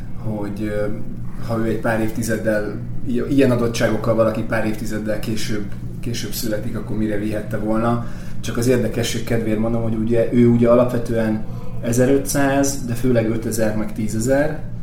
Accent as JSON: {"language": "Hungarian", "town": "Salgótarján", "region": "Nógrád", "country": "Hungary", "tie": "born or raised there", "also_born_or_lived": "Pásztó", "said": "Én Pásztón születtem, 3 éves koromtól Salgótarjánban éltünk."}